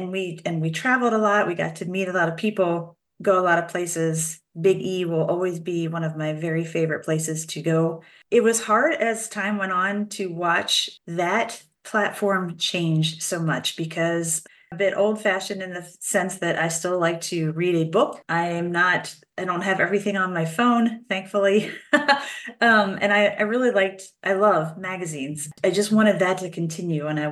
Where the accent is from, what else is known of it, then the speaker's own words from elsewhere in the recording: Rising Sun, Maryland, United States; I grew up in Rising Sun, Maryland, which is where I have ended up back again.